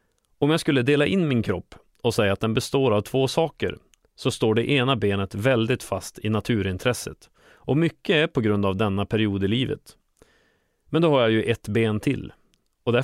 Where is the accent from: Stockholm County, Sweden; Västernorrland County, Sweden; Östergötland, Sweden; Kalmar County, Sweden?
Västernorrland County, Sweden; Köpmanholmen; Man skulle kunna säga att jag växte upp i sundet i Köpmanholmen.